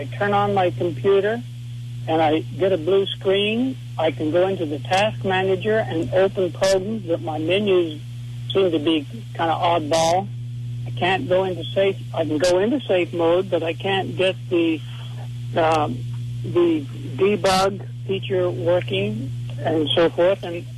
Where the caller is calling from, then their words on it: Galveston, Texas, United States; Yeah, I'm calling from Galveston, Texas.